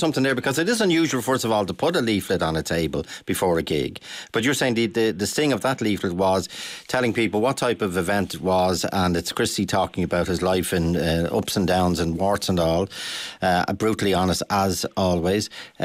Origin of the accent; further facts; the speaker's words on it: Clondalkin, County Dublin, Ireland; I spend my whole life talking about how proud I am to be from Clondalkin. Tonight was one of the few nights I was ashamed to be from Clondalkin.